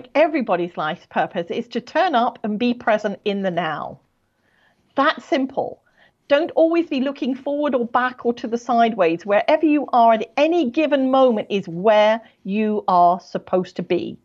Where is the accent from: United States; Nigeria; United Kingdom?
United Kingdom; now in Canada; I'm British, yes. And I only emphasize that because I live in Canada.